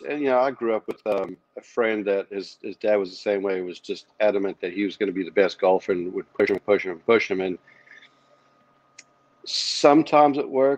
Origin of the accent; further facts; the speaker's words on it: South Africa; now in United States; when I grew up in South Africa, the education system was unparalleled.